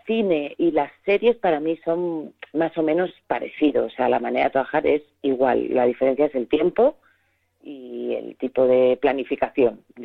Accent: Segovia, Castile and León, Spain; empecé haciendo teatro cuando era pequeña en Segovia

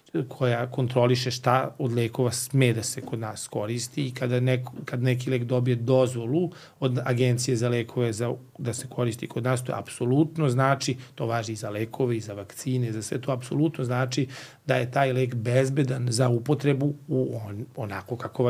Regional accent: Serbia; Mi smo, znate, Srbi, sada ajde neću kažem Srbi, nego generalno ceo ovaj podneblje Balkana, onako smo slavni po tome da volimo da se samo lečimo.

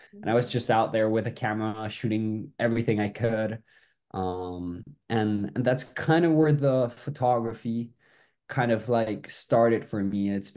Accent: Colombia; English is a second language; I come from Colombia, and it's very funny because generally like gear there, like cameras, DSLRs, everything's like extremely expensive

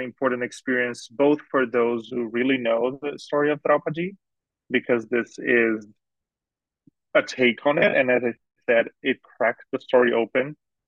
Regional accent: Brazil; I read it in Portuguese. I'm from Brazil.

